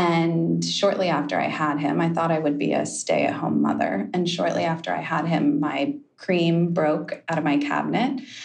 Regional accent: California, United States; I grew up in Southern California in an organic lifestyle.

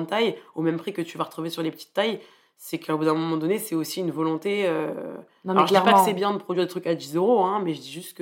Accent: Paris, Île-de-France, France; born or raised there

